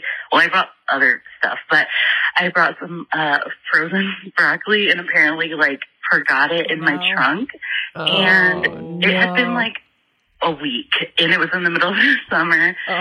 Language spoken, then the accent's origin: English; Indiana, United States; So I'm from Indiana.